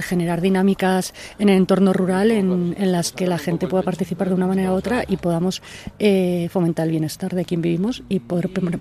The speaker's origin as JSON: {"language": "Spanish", "town": "Pamplona", "region": "Navarre", "country": "Spain", "lives_now": "Villanueva, Spain", "said": "No, yo soy de Pamplona, pero vivo en Villanueva."}